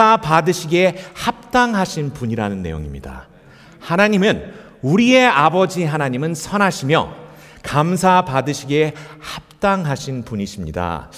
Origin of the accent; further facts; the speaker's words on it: Incheon, South Korea; 제가 태어나고 자란 곳이 인천인데요. 인천 주안동에서 태어나서